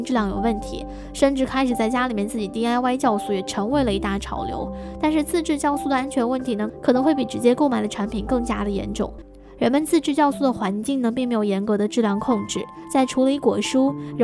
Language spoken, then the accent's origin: Chinese; southern China, China; 作为南方人呢，我其实也吃过生大蒜，被我妈逼的啊，那味道冲的我实在接受不了啊